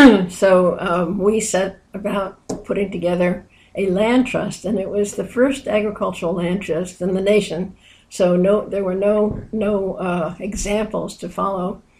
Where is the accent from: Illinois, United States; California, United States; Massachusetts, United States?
California, United States; I'm from East Marin and a biologist.